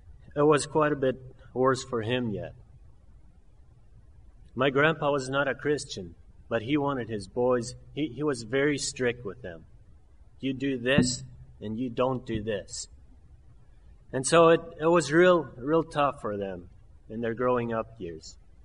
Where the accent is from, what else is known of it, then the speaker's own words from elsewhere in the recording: Mexico; first language German; English is a second language; And so I grew up in Mexico. That was my home country. My parents, they still speak the German. If we go there, we will speak German. My schooling was mainly German. Later years, I had some English.